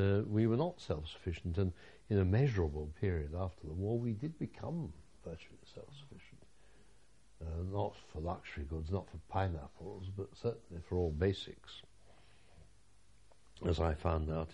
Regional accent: England, United Kingdom; they asked me who I was, and I said I'm an English officer, why?

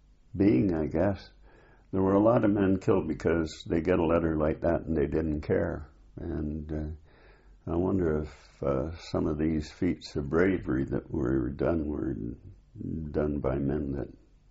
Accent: Canada; But because we came from the same city, we came from Canada, we became very good friends.

